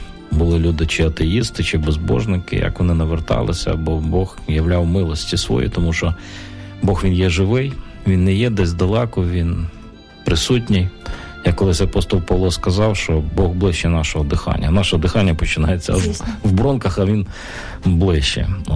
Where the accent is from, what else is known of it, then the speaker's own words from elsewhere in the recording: Ternopil, Ternopil Oblast, Ukraine; Я народився в селі, але дуже швидко ми з батьками, я навіть не пам'ятаю, переїхали в Тернопіль, можна сказати, я корінний тернополянин.